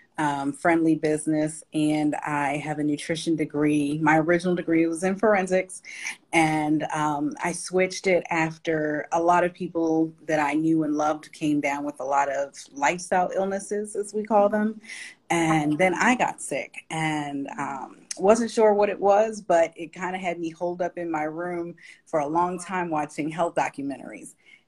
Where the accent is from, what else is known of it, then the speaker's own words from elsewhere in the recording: Baltimore, Maryland, United States; I'm from Baltimore, Maryland.